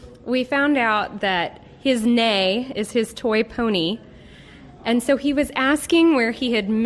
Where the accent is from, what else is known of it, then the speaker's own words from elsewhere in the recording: Alexandria, Virginia, United States; from Alexandria, Virginia.